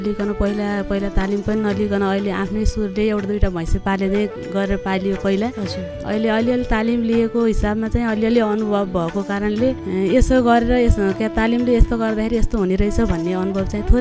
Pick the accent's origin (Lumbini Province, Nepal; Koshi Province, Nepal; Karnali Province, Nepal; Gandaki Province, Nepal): Gandaki Province, Nepal; born there; हजुर म अब तनहुँको ढोर फिर्दी वैशाखे घाट जन्मस्थान चाहिँ